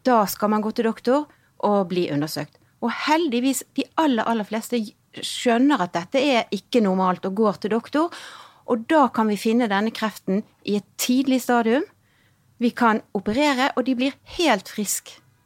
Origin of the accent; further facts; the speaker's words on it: Bergen, Vestland, Norway; Som dere hører, så kommer jeg fra Bergen. Jeg har studert i Bergen og jobbet mesteparten av livet mitt i Bergen, men jeg har vært et halvt år i Hongkong og hatt postdoc der.